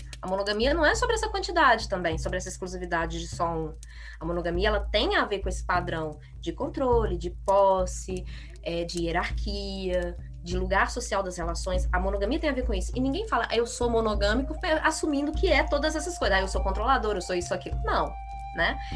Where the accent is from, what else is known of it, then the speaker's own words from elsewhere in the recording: Minas Gerais, Brazil; Eu que sou de Minas, eu falo que é um balaio de gato.